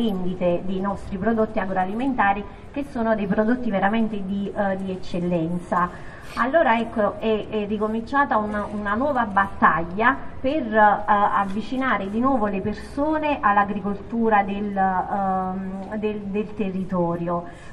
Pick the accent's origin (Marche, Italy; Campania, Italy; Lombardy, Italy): Campania, Italy; Succivo; vengo da Succivo, un paesino dell'agro aversano.